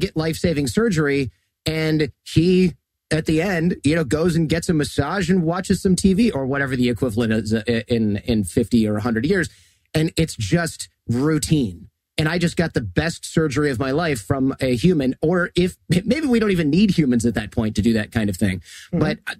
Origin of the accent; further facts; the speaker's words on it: Detroit, Michigan, United States; Where I grew up near in Detroit